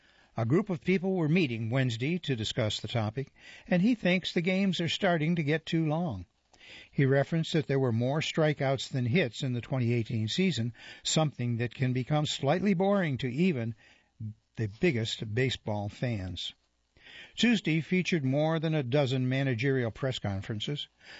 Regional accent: New Hampshire, United States; a business from my hometown in New Hampshire

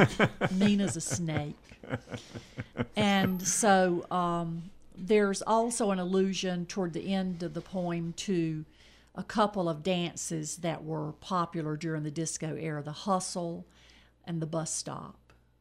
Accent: Lancaster, South Carolina, United States; Lancaster, South Carolina.

